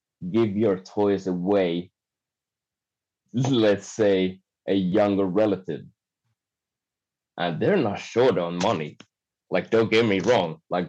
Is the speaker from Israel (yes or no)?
no; Vaasa, Ostrobothnia, Finland; English is a second language; also born or lived in Singapore; And I was less than 1 year old when we moved to Finland. And I used to grow up in a town called Vaasa.